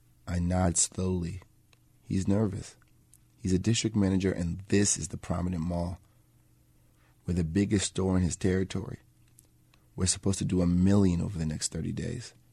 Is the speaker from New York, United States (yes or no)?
yes; Spring Valley, New York, United States; also born or lived in Queens; I was born in Queens. I grew up there, but very early on we moved to Spring Valley, Rockin County, which is just outside the city.